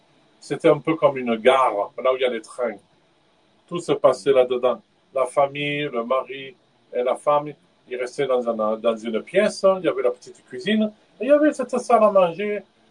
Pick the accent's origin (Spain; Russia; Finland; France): Finland; moved away; also born or lived in Kazakhstan; Je viens de Finlande, moi.